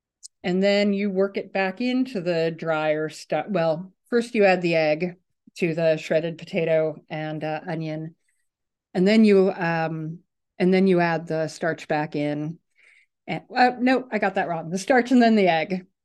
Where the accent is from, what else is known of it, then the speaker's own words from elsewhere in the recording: Manhattan, New York, United States; Born and raised in Manhattan.